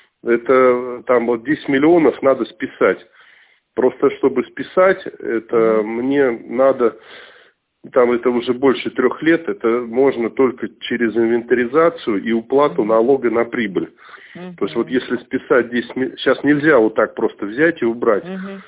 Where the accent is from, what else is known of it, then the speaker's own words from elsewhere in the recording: Moscow, Russia; потому что я сам москвич